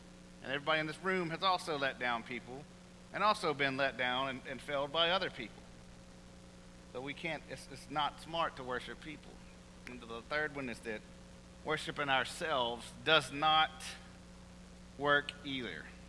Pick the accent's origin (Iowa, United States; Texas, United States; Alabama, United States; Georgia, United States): Alabama, United States; I remember that even in especially in growing up in Alabama, if it was even one snowflake, you wouldn't have to go to work or school.